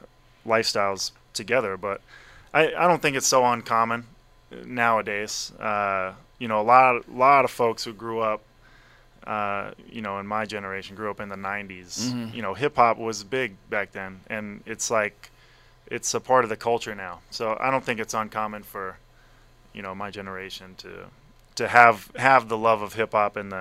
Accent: Cincinnati, Ohio, United States; I grew up in Cincinnati, Ohio, and we got to the point, me and the homies, where pretty much any time we were hanging out, it would bust into a freestyle cypher

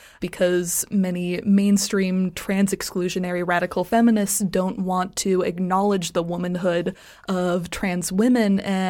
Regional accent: Colorado, United States; But I will say that I was growing up in Colorado, so a lot of the scenery is based off of my memories

